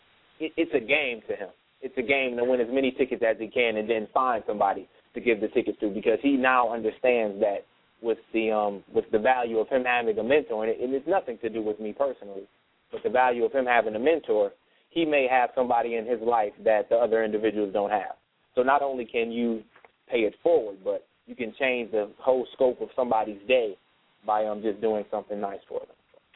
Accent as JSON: {"language": "English", "town": "Flint", "region": "Michigan", "country": "United States", "said": "I'm from Flint, you know, Flint, Michigan, where, as you stated earlier, I mean, you're familiar with the area, but I mean, most dangerous city, top five."}